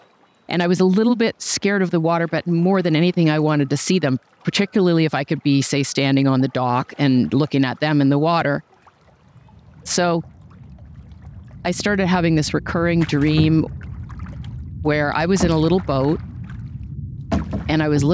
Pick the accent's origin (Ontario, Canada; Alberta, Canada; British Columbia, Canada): Ontario, Canada; Toronto; I grew up outside of Toronto, and we had a summer cottage an hour and a half north of the city.